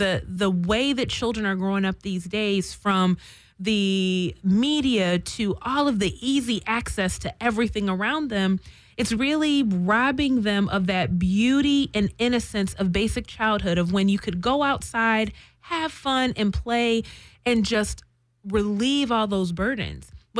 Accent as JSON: {"language": "English", "region": "Midwest", "country": "United States", "said": "I actually, I'm originally from the Midwest"}